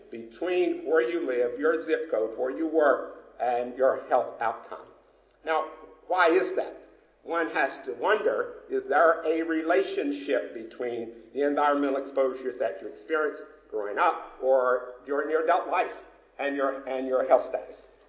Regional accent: Tennessee, United States; I grew up in Cock County in a rural part of Tennessee

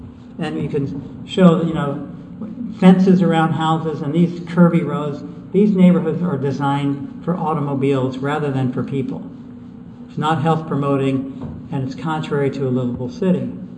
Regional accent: Wisconsin, United States; And because I'm from Wisconsin, we wanted to be conservative, just in the summertime, okay?

